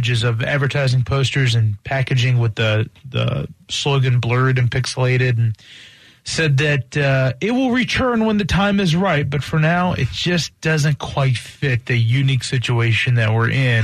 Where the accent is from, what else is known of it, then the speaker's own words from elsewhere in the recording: Roanoke, Virginia, United States; The KFC back in my hometown of Roanoke, Virginia, had a buffet.